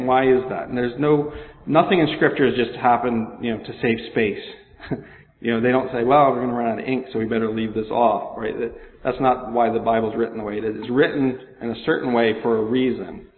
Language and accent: English; Washington, United States; So I know when I grew up in Washington, they used to say the Lord's Prayer every Sunday for Sunday school